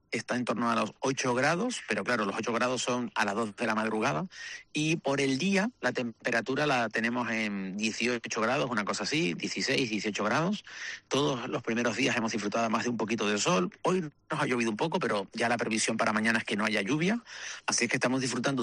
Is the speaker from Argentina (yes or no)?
no; Canary Islands, Spain; claro, nosotros somos canarios